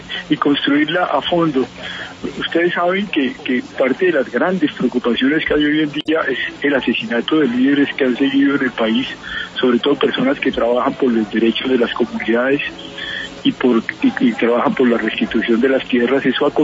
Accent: Colombia; somos colombianos y colombianas

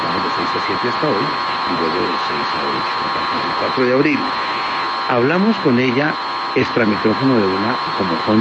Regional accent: Cajamarca, Tolima, Colombia; born there; Ay, yo en Cajamarca, Tolima, me recibió una partera.

